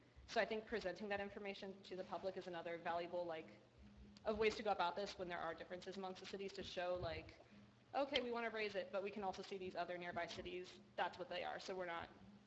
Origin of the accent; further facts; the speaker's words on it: Tucson, Arizona, United States; like I'm from Tucson, you go to the police department, pay $15, get your fingerprints.